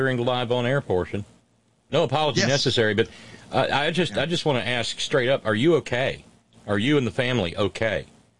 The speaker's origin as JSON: {"language": "English", "region": "West Virginia", "country": "United States", "said": "I know here in West Virginia, you know, we can be every bit as barbaric as any Texan."}